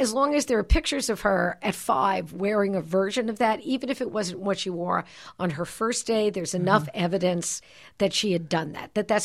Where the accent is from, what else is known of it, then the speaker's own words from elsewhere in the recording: Brooklyn, New York, United States; I grew up in Brooklyn, New York, and there are Girl Scouts in big cities